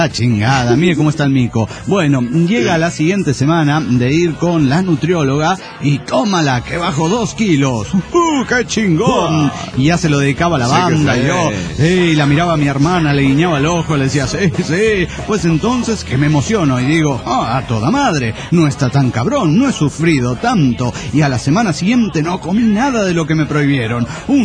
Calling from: Guadalajara, Jalisco, Mexico; de Guadalajara, Jalisco, México.

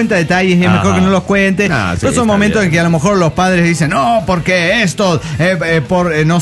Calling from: Salta, Argentina; de Salta, Argentina

